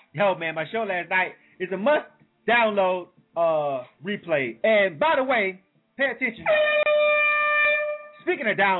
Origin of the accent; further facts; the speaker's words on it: Panama City, Florida, United States; that's 7 to 9 p.m. in the Bay with my hometown, Panama City. What's happening? 850 in the building.